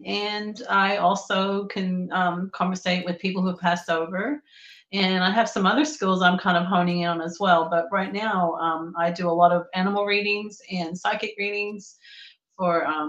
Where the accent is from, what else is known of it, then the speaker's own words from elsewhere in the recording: Darwin, Northern Territory, Australia; And I grew up in Australia, and I grew up in a very rural part of Australia in Darwin, which is in the Northern Territory.